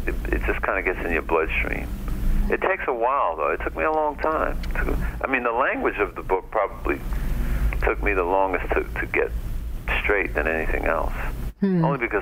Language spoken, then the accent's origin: English; New York City, New York, United States; Well, first of all, I grew up in a house where people talk like that. I mean, I grew up in New York, but all my relatives grew up in the South.